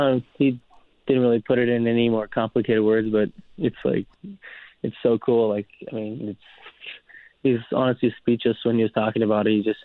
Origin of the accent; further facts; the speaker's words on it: California, United States; now in Michigan, United States; even when I moved from California, Michigan about 10 years ago